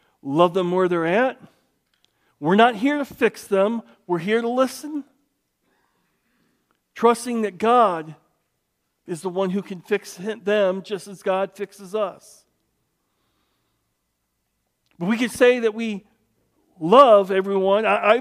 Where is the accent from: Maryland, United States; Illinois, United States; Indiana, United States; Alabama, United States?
Indiana, United States; LaPorte; also born or lived in Memphis / Denver; And I grew up in LaPorte, Indiana, which is about 40 miles southeast of Chicago. We would go up to Cubs games.